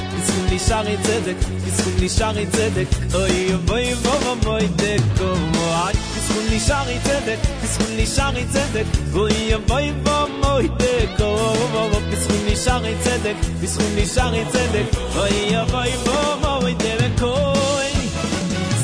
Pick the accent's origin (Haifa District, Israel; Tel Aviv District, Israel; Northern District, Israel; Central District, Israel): Central District, Israel; Elad; אני מאלעד